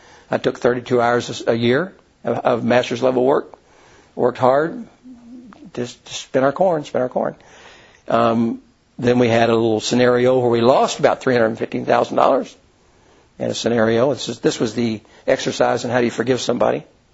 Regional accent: Louisville, Kentucky, United States; I'm from Louisville. We're all pretty men there in Louisville

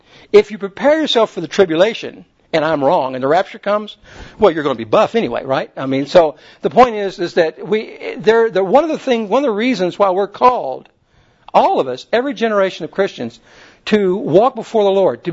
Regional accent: Kentucky, United States; You know, I was from Kentucky, and you know, we smoked in the crib.

